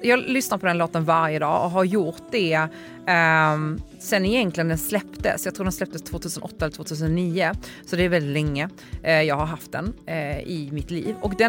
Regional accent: Poland; now in Sweden; den här låten får mig att tänka på min pappa och min uppväxt i Polen

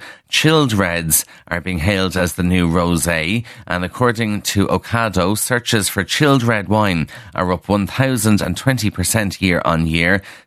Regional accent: Leinster, Ireland; as a child growing up in Kildare, we were absolutely fascinated

